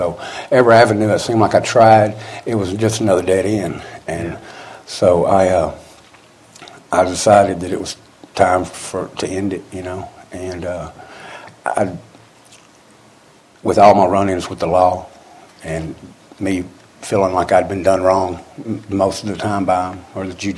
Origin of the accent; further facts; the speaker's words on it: North Carolina, United States; born there; I was born in North Carolina, so it was something, you know, like the mountains, something was pulling me there.